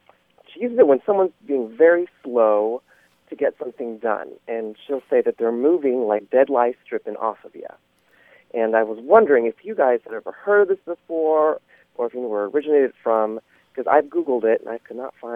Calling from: Dallas, Texas, United States; I'm calling from Dallas, Texas.

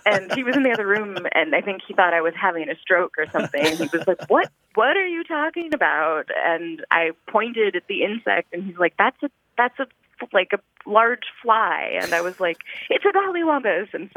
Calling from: Lawrence, Kansas, United States; I'm calling from Lawrence, Kansas.

